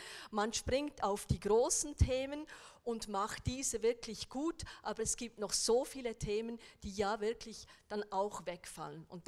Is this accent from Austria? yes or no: no; Bern, Switzerland; ich kriege da als Bernerin sehr wenig mehr